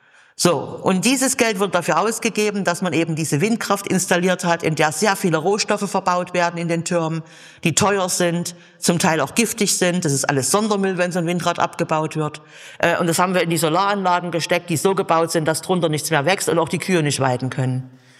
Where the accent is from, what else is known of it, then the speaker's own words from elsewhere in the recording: Saxony, Germany; das ist jetzt typisch mitteldeutsch, ich gebe es zu, da bin ich Sachse